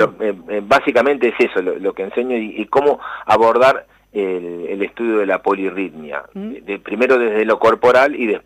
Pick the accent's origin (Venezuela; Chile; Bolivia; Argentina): Argentina; Como ser argentino y como ser músico argentino, digamos, ¿no?